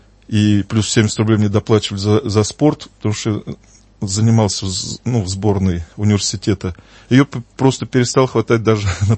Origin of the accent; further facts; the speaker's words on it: Voronezh Oblast, Russia; где я рос осознанно, в Воронежской области, у нас даже не было там церкви ни одной рядом действующей. Вот, поэтому крестился я поздно